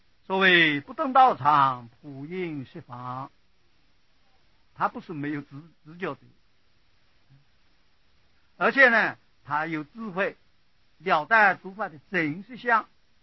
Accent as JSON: {"language": "Chinese", "country": "China", "said": "我们是中国人的根性是可以达成"}